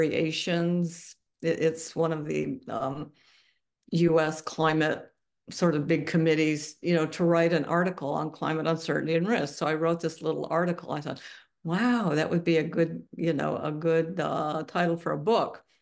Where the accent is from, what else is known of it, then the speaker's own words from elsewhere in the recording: Illinois, United States; Growing up in Illinois, the geology was pretty boring